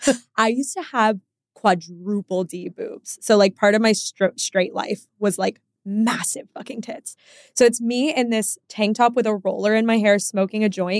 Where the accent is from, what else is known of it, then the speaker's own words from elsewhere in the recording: Texas, United States; also born or lived in Chicago, Illinois; We're from Chicago originally. Okay. And we moved to Texas when I was like 8.